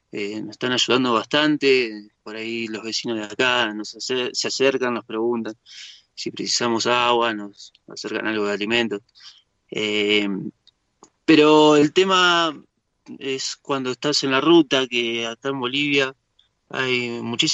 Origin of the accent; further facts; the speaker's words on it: La Plata, Buenos Aires Province, Argentina; Yo soy de Alto de San Lorenzo.